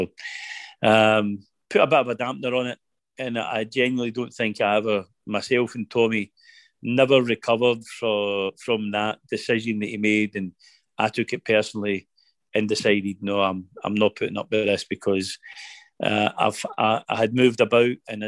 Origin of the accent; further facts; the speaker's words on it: Muir Hill, Scotland, United Kingdom; I grew up in Muir Hill. I was born, myself and Gary McAllister went to Keir Hardy. Braithurst High, we both played for the boys' club.